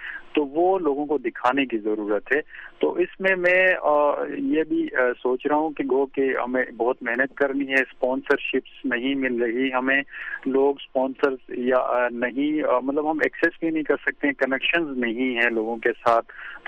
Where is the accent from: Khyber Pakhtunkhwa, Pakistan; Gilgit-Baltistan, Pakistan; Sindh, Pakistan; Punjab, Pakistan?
Gilgit-Baltistan, Pakistan; تو ان کے ساتھ ساتھ اردو میں میں اس لیے گاتا ہوں, جیسے کہ ہم گلگت بلتستان کے ہیں, سب پھول ہیں گلدان کے ہیں.